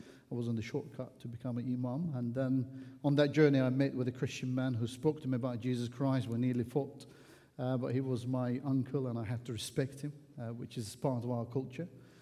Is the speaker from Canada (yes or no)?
no; Azerbaijan; now in South Croydon, United Kingdom; Well, I come all the way from South Croydon, but originally from Azerbaijan, and I grew up in a Muslim family, not a fanatic, strong Muslim family, nominal Muslim family.